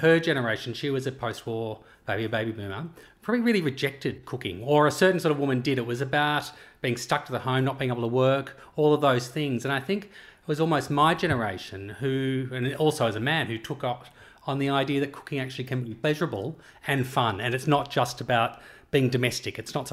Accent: Melbourne, Victoria, Australia; moved away; I was from Melbourne, so I was used to good coffee.

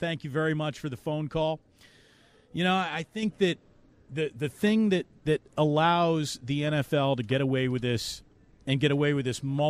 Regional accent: California, United States; now in San Francisco, United States; Where are you from? I am from the East Bay. I was born in the East Bay. I went to school in the East Bay.

